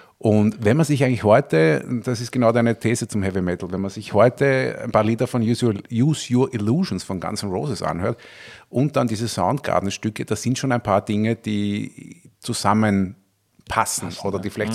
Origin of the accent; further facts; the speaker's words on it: Vienna, Austria; Also würde man bei uns in Wien sagen, er ist ein Potschochter.